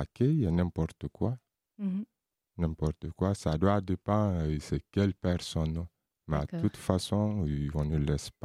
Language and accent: French; Kankan, Kankan Region, Guinea; French is a second language; je viens de la Guinée-Conakry et ma ville natale, c'est Kankan. Je suis ethnie malinké.